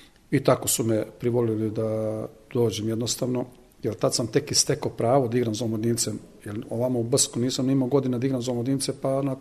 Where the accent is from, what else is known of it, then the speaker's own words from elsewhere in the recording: Belgrade, Serbia; Pa ja sam živeo u Borči, rođen sam u Beogradu, u Narodnog fronta, dole, radnička porodica. Ja sam usvojeno dete kod tih roditelja.